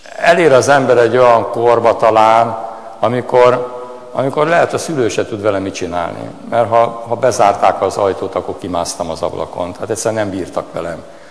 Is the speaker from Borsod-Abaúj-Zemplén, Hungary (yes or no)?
no; Eger, Heves, Hungary; Én a lakótelepi srác voltam, Egernek egy ilyen nagyon régi lakótelepén nőttem föl, talán a legrégebbi lakótelep a Tegerbe.